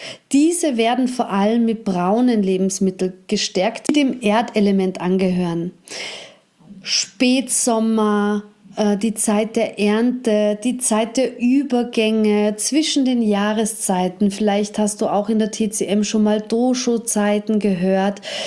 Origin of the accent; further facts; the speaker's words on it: Austria; Bei uns in Österreich ganz charmant Gemüsekisterl.